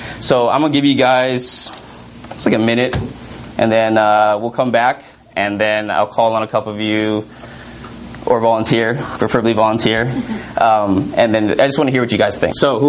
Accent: San Francisco, California, United States; I grew up in San Francisco, went to University of Arizona for East Asian Studies

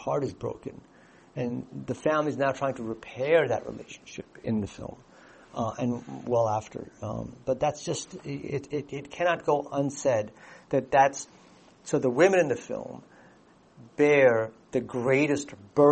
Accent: India; born there; English is a second language; I, as an Indian man, having born in India but lived here, my parents, who are Indian, also have that same slant towards benefiting me as a son in India.

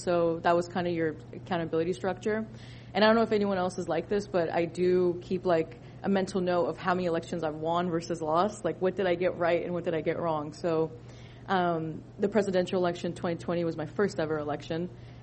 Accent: Queens, New York, United States; I was born and raised in Queens, the world's borough, Jackson Heights initially, and then I've been in Flushing for over 13 years.

